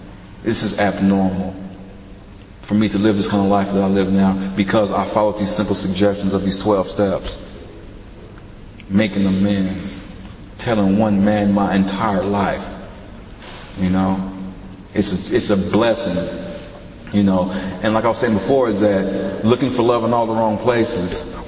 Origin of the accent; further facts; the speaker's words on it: Long Beach, California, United States; I am from the Long Beach area. I grew up in poverty. My mother was only 17 when she had me.